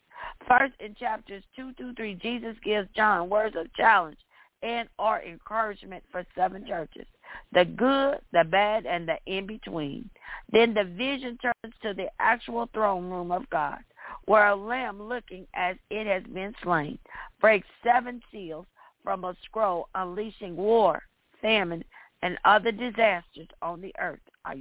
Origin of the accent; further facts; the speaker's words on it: Kentucky, United States; I got to take a minute of silence from my home state where I was born, just about 30-some miles from where I grew up.